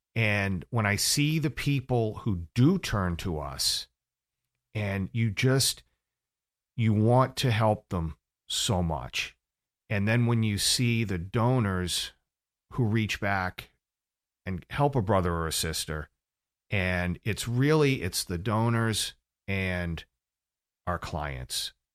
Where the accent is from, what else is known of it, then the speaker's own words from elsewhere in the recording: Massachusetts, United States; I'm from Massachusetts originally. I still have a lot of friends who live up there.